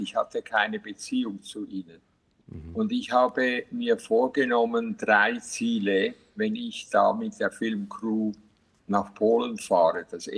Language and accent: German; Switzerland; born there; Ich bin zwar kein Schweizer, ich bin ein Ausländer immer noch. Ich bin in der Schweiz geboren, aber ich bin ein Migrant.